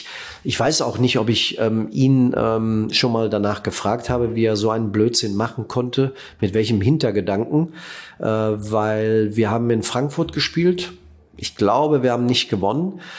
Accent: Netherlands; German is a second language; auch für uns neu als Holländer

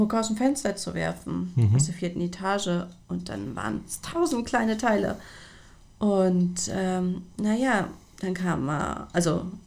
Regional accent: Coburg, Bavaria, Germany; born there; Also ich bin ja in Oberfranken geboren, in Coburg.

